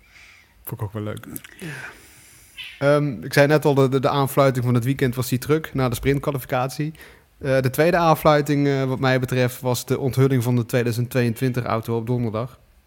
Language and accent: Dutch; Limburg, Netherlands; Ik kan me nog herinneren dat ik als kleine jongen in Limburg naar de stockcar races in Postergold ging.